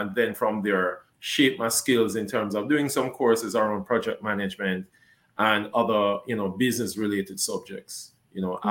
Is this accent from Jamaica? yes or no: yes; Kingston, Jamaica; also born or lived in St. Ann; So I was born in Kingston, grew up in Kingston, off Riddles Road. I spent a lot of my time in St. Anne with my grandparents.